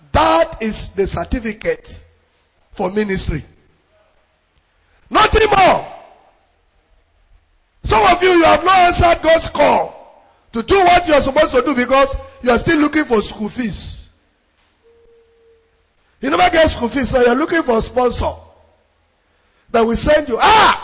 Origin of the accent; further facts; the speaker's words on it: Nasarawa, Nigeria; I am from Nasarawa State.